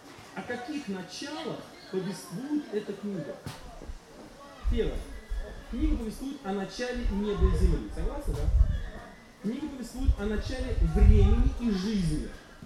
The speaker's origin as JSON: {"language": "Russian", "region": "Volga region", "country": "Russia", "tie": "born or raised there", "said": "Я жил, родился и вырос на Волге. Огромная река в районе Тольятти, она около 16 километров шириной."}